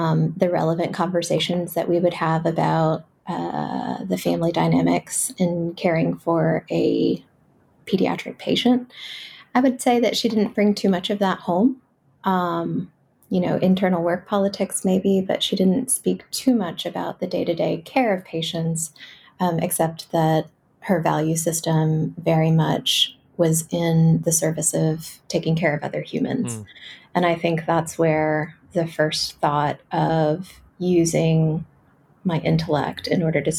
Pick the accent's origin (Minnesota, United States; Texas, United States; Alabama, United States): Texas, United States; Carrollton; also born or lived in Dallas; Yeah, I grew up in Northeast Texas, born in Dallas, grew up in a suburb of Dallas called Carrollton, went to a large public 5A high school, very sort of Texas suburban upbringing.